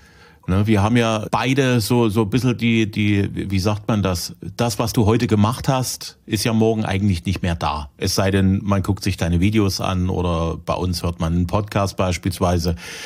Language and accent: German; East Germany, Germany; Du bist ja genau wie ich ein Kind der DDR-Schulküche.